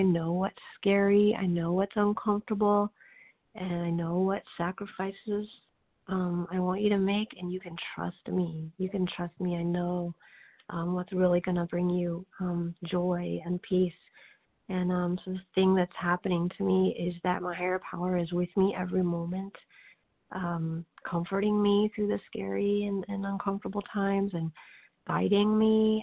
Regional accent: Missouri, United States

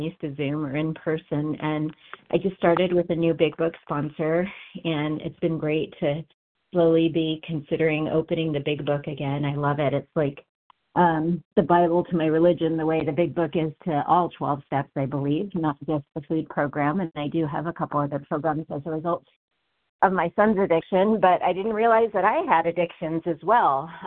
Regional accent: California, United States; from California.

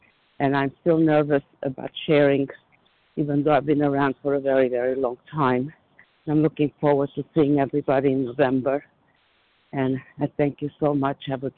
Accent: Florida, United States; I'm from Florida.

